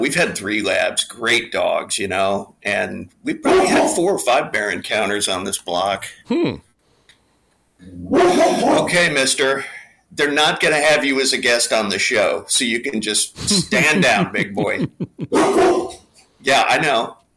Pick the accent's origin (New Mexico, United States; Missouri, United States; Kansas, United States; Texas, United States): Kansas, United States; Kansas City; I grew up in Kansas City in a suburb over on the Kansas side.